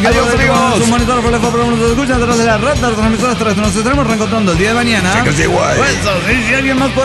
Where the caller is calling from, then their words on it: Coacalco, State of Mexico, Mexico; de Coacalco, Edomex.